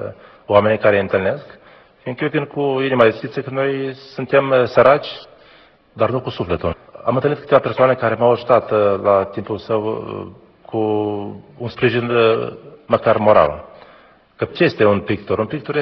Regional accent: Drăsliceni, Criuleni District, Moldova; Vin de la Drăsliceni, de lângă Chișinău. Copilăria am făcut-o pe deal de la Drăsliceni, prin pădurile de la Drăsliceni.

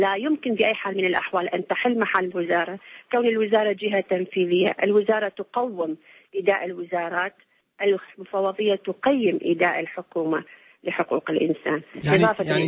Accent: Iraq; حاليا احنا عندنا في العراق

